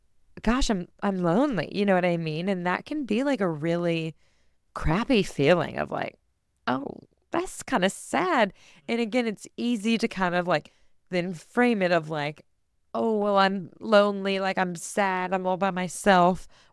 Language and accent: English; Texas, United States; also born or lived in North Carolina; I grew up in Texas, but I went to college in North Carolina.